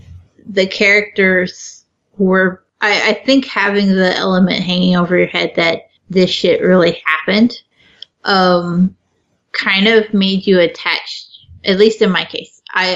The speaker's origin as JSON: {"language": "English", "country": "United States", "said": "I'm very American in that way."}